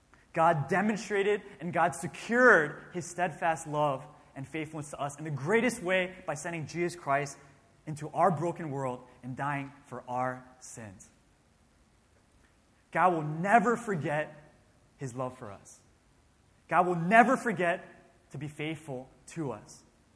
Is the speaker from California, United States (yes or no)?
no; Maryland, United States; In 1949, Johnny Erickson Tada was born in Baltimore, Maryland, which is my home state.